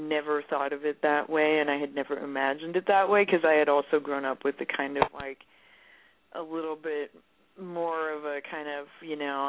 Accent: California, United States; You know, I'm super liberal. I'm from the Bay Area.

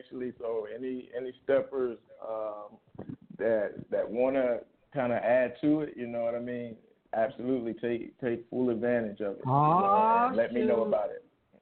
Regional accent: Raleigh, North Carolina, United States; Yeah, so I'm calling from North Carolina, Raleigh, North Carolina, actually. That's where I'm from.

